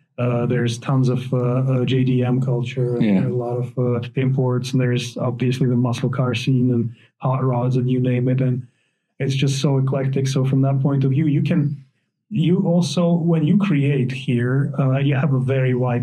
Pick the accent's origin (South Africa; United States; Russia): Russia; moved away as an adult; With the situation in my home country in Russia becoming unsustainable for my family and for my brother, he made a decision to move here.